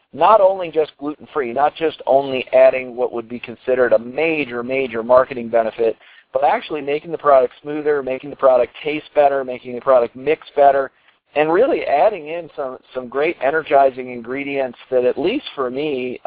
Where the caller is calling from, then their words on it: Colorado, United States; I'm calling in from Colorado tonight.